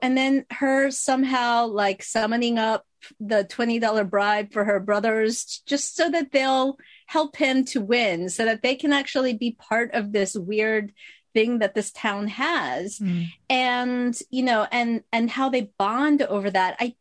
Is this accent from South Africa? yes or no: no; South Korea; English is a second language; I came over from Korea. I didn't speak English and, you know, in middle school